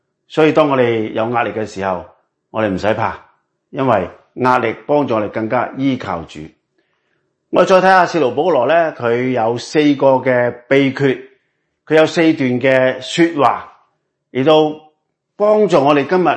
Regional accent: China; 咁当然即係作为中国人，我哋都可以话引以为荣啦

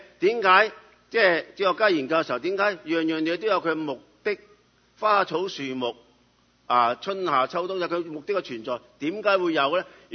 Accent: Guangdong, China; 我们广东人都有句说话

